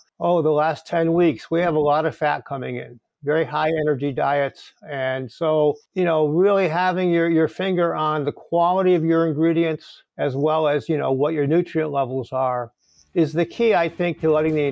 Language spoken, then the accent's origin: English; New England, United States; I'm from New England originally, so it's a chance to move back north.